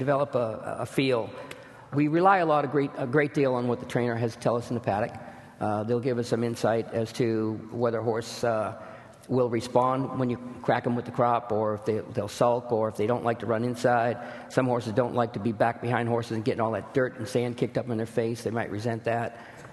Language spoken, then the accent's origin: English; Dorchester, Massachusetts, United States; Yeah, born and raised in Dorchester, Massachusetts.